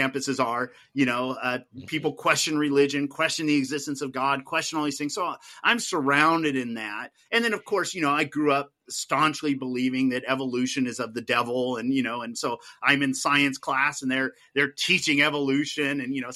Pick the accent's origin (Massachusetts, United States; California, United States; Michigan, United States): California, United States; Anaheim; But there was a key difference between them and the church I grew up in Anaheim was they were charismatic.